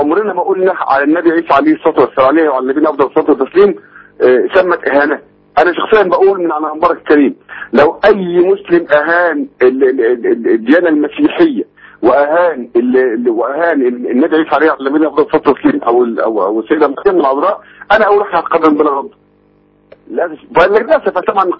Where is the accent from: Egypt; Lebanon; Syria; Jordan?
Egypt; لان انا مصري